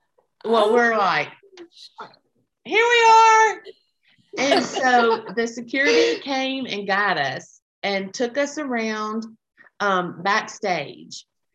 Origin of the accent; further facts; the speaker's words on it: Alabama, United States; So everybody knew we're from Alabama, you know, the whole thing.